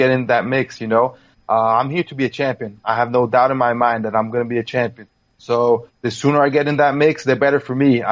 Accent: Brasilia, Federal District, Brazil; English is a second language; I work a lot in Cerrado MMA in my hometown in Brasilia.

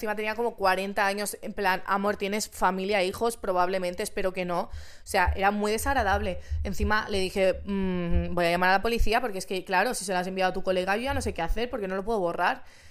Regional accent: Catalonia, Spain; Yo soy catalana.

